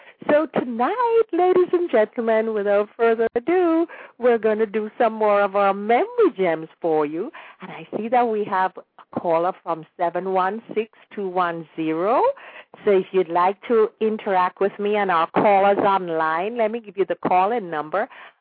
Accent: Jamaica; now in United States; when we were in school, you know, we started sort of young in Jamaica with really some serious passages and information, unlike here in the United States

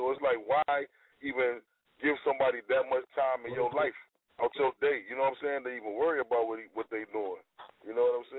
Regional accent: Chicago, Illinois, United States; You know, music kind of saved my life, you know, growing up in Chicago.

